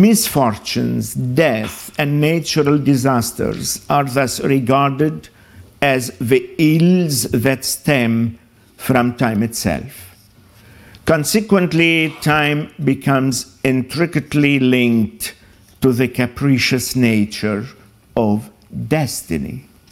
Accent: Lebanon; born there; English is a second language; although I was born in Lebanon, but it looks like I am an unorthodox Lebanese. But I'm sure you will be able to understand my 50-50 English.

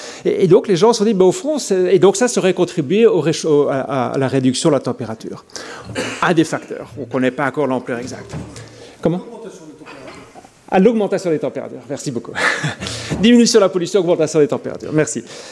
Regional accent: Belgium; je suis belge

